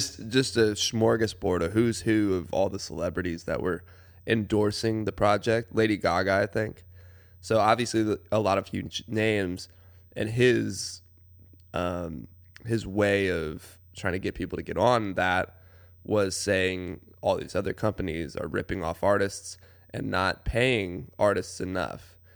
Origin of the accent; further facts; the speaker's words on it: Atlanta, Georgia, United States; now in Athens, United States; Because I grew up in Atlanta.